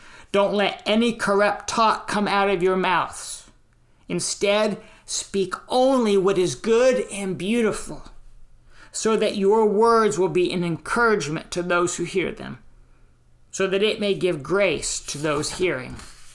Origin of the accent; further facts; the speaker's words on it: North Carolina, United States; The first tree I remember as a kid growing up in North Carolina was two dogwoods that stood at one corner of my parents' front yard.